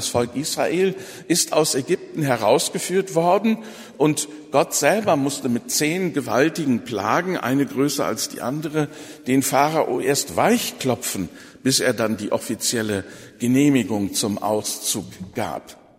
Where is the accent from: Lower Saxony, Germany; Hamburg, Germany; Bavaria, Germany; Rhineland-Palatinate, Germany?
Lower Saxony, Germany; Ich muss da als Ostfriese immer an meine Heimatleute denken